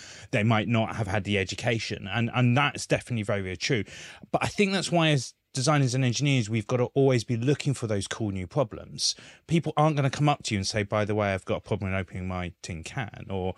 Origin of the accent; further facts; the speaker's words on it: London, United Kingdom; I'm originally from London. I'm only pretending to live in Yorkshire.